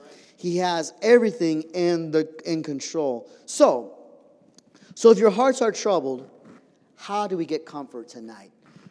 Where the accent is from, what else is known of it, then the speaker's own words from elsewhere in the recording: San Diego, California, United States; I'm a city boy. I'm from San Diego.